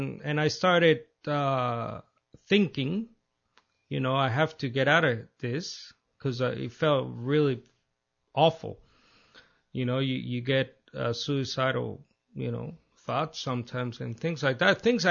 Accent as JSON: {"language": "English", "region": "Managua", "country": "Nicaragua", "tie": "born or raised there", "second_language": "English", "said": "I come from a Catholic sort of belt, Central America, Nicaragua. I was born in Managua."}